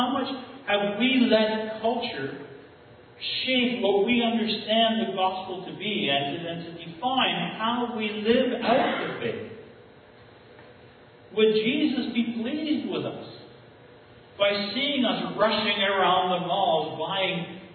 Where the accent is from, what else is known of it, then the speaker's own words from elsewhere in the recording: Canada; This is who we are. We are Canadian. We are the majority culture.